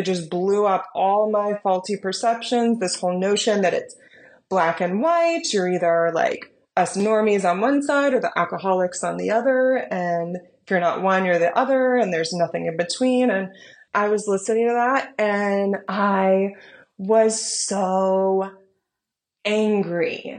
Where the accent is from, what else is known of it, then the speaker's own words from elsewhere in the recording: United States; Yeah, we're not Canadians. I'm an American.